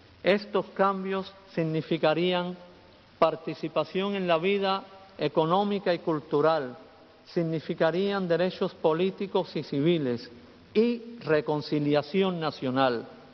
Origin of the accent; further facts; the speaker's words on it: Cuba; En mi país hay miles de hombres y mujeres que luchan por los derechos de todos los cubanos en medio de la persecución.